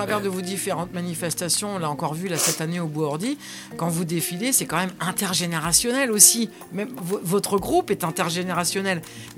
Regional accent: Chambly, Hauts-de-France, France; parce que je suis originaire de Chambly

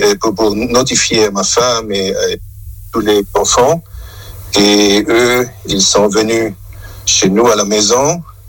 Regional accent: Basel, Basel-Stadt, Switzerland; Mais moi, actuellement, je suis de la Suisse, de Bâle.

